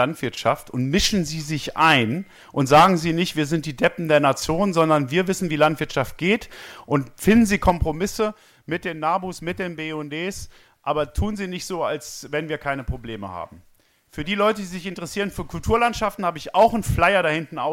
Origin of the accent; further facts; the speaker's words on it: Thuringia, Germany; Ein gutes Beispiel, wo ich herkomme, aus Thüringen, da gibt es ein Dorf, das nennt sich Tiefengruben.